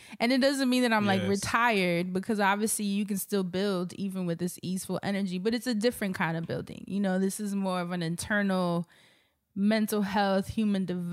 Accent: New York, United States; born and raised in Harlem and moved to Brooklyn in my 30s. And I love New York.

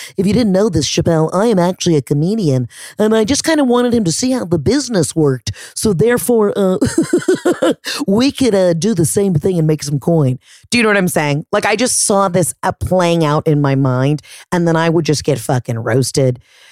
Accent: Atlanta, Georgia, United States; yo, I'm a comic from Atlanta.

